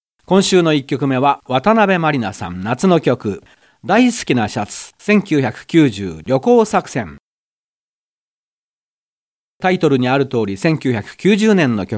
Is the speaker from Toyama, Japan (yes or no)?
no; Chiba, Japan; born there; 私生まれは千葉ですから